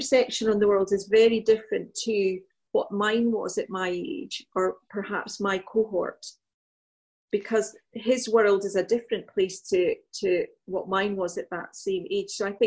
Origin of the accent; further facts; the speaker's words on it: Scotland, United Kingdom; I've got a really strong identity. You know, I, in many ways, I'm Scottish, but I have a heritage that is different.